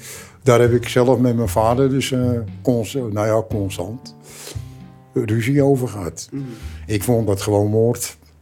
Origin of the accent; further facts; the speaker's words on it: Netherlands; Dat vond ik als Nederlander te weinig te zoeken daar.